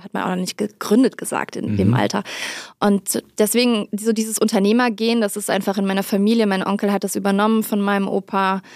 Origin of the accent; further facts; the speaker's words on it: Rhineland, Germany; Ich komme aus dem Rheinland und bin sehr behütet groß geworden und aber auch im Karneval und in den Schützen aktiv gewesen.